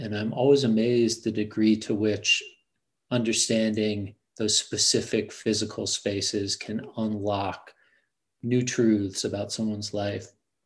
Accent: Maine, United States; I grew up in Maine, yeah.

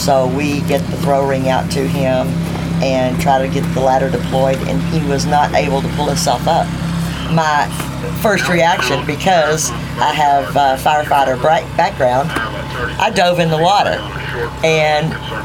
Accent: Texas, United States; I am a redneck from Texas, and you know, things were a little different when I got down here to the Florida Keys.

